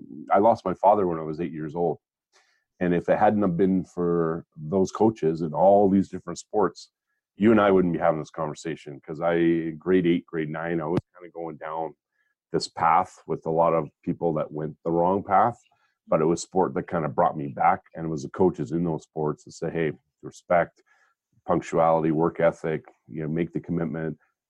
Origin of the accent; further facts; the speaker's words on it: Montreal, Quebec, Canada; obviously growing up in Montreal, started with hockey, but then baseball, rugby, football, where I actually won provincials in three different sports.